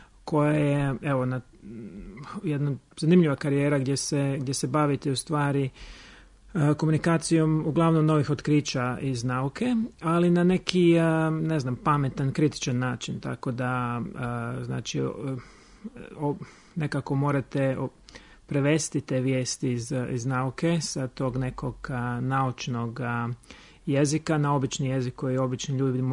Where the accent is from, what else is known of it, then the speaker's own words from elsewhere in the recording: Drežnica, Karlovac County, Croatia; also born or lived in Rijeka; ja sam inače iz Rijeke, iz Hrvatske, ali odrastao sam na jednom selu u Drežnici, u Lici.